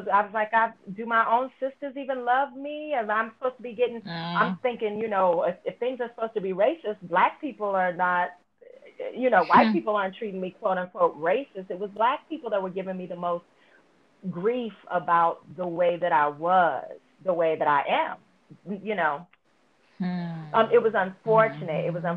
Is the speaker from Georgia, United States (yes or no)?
no; California, United States; Yeah, I'm from California. I'm from California, and what I will say is that where I lived in California, the northern part, and then, I grew up on a naval bases